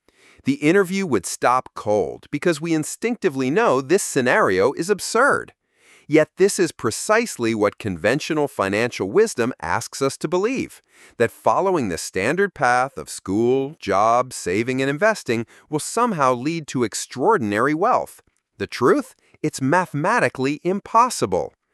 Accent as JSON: {"language": "English", "town": "Chicago", "region": "Illinois", "country": "United States", "tie": "born or raised there", "said": "Growing up in Chicago as an overweight kid with minimal parental supervision"}